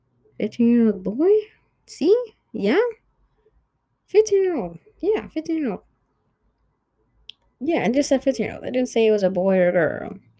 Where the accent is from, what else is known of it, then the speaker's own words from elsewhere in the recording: New York, United States; again, like I said, I'm from New York, and literally when … was alive, I would listen.